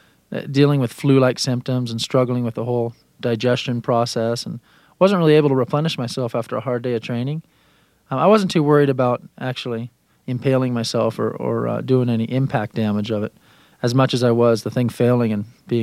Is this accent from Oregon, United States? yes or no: yes; Bend, Oregon, United States; also born or lived in Vail, Colorado; I was born in Colorado, in Vail, Colorado, but grew up in Bend, Oregon, and was an avid skateboarder in elementary and junior high.